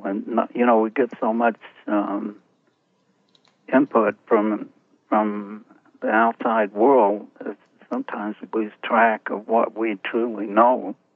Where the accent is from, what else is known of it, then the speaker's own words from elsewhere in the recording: Oklahoma, United States; When I grew up in Oklahoma and two Native people would meet